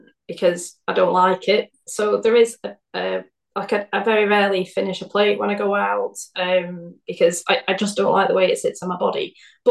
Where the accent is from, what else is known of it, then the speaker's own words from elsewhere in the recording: Blackburn, North West England, United Kingdom; now in Birmingham, United Kingdom; So I live in Birmingham. Yeah, I'm from Blackburn, which is like North England.